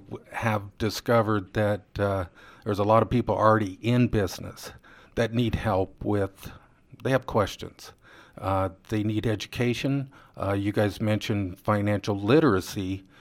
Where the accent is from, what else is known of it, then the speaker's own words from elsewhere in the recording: Pella, Iowa, United States; Well, I'm from Pella, and thank you, Mike, for having me. I went to Central College. Did business for many years in Pella, done many things in Pella.